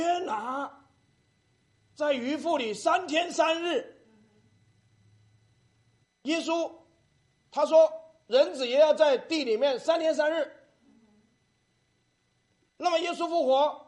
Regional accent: China; 所以我们中国人讲阴阳，太极讲阴阳

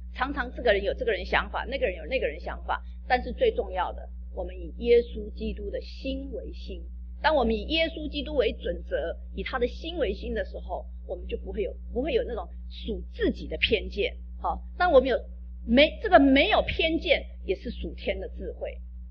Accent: Taiwan; 我只是觉得好像我是台湾人这个事情好像很那个

